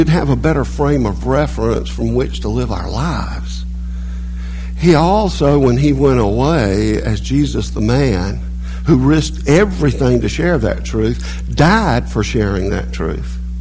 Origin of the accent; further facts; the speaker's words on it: United States; Well, I'm free. I'm an American. I live in America. I'm free.